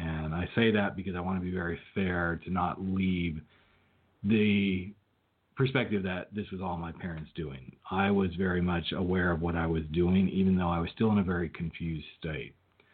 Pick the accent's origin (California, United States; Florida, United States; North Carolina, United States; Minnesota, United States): California, United States; also born or lived in Colorado / Southwest; So I kind of grew up all over the country. I was born in Colorado, spent a good portion of my life in Northern California. And then we moved to the Southwest area.